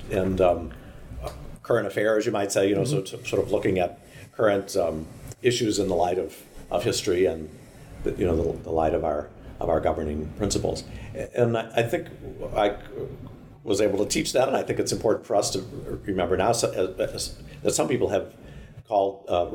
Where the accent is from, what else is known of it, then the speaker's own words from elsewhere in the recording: St. Louis, Missouri, United States; growing up in St. Louis, I did not have the benefit where we lived of interaction with people of other races on a regular basis.